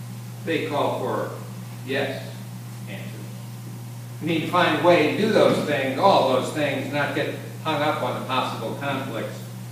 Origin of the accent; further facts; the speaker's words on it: Illinois, United States; moved away; I've been in Kentucky most of my life. I grew up near Chicago.